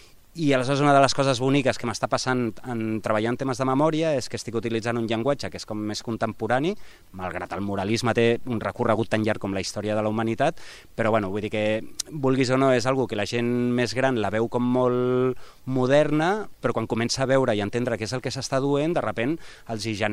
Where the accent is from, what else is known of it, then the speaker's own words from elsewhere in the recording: Barcelona, Catalonia, Spain; he conegut una Catalunya que com a barceloní que mirem sempre al Malí